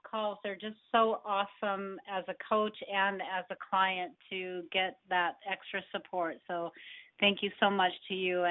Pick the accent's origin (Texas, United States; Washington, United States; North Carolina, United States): Washington, United States; I'm from Washington State.